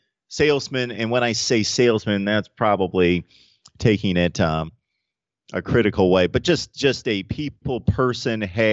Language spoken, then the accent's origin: English; Chicago, Illinois, United States; born there; By the way, I was born in Chicago as well.